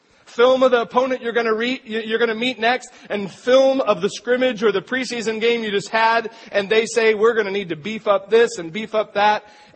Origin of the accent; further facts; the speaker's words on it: Astoria, Oregon, United States; they went to Astoria, Oregon, my hometown, and they spent all day logging.